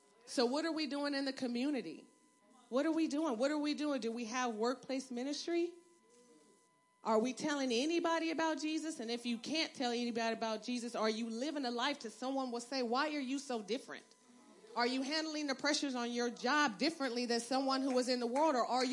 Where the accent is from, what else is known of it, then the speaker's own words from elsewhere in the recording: Compton, California, United States; I'm from Compton. Y'all don't even know.